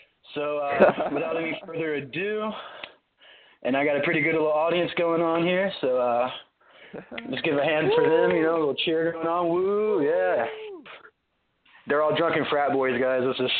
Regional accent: Arizona, United States; now in Tennessee, United States; But so I grew up in Arizona, moved to Tennessee a few years back. Yeah, it's different in the South than the West.

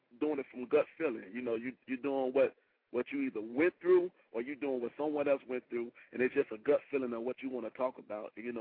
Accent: Chicago, Illinois, United States; I was born and raised in Chicago.

